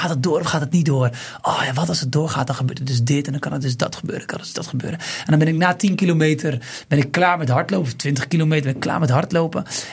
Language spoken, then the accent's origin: Dutch; Bleiswijk, South Holland, Netherlands; Ik kom uit Blijswijk, een boerdorpje, waarin je leert om in de kast te werken.